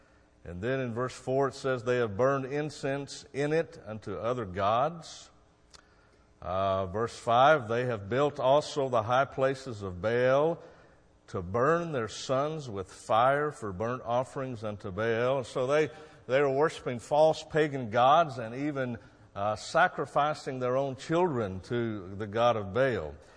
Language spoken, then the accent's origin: English; Oklahoma, United States; now in Michigan, United States; I am not originally from Michigan. I'm from Oklahoma.